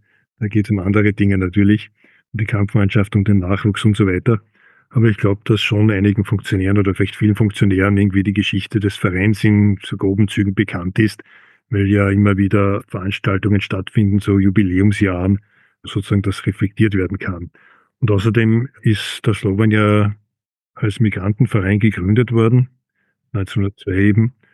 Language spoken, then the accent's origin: German; Vienna, Austria; Ich bin gebürtiger Wiener, 1961 in Wien geboren und habe auch in Wien dann studiert